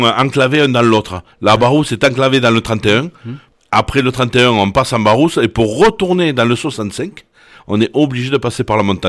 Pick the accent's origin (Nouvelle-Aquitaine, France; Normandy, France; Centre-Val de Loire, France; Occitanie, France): Occitanie, France; Gourdan; born there; Voilà, moi j'habite à Clarac, je suis né à Gourdan, j'étais immigré à Clarac, parce que c'est de l'autre côté de la Garonne, pour les gens d'ici, ça reste un autre secteur. Et j'ai un pied de terre à Gembry, où j'y suis souvent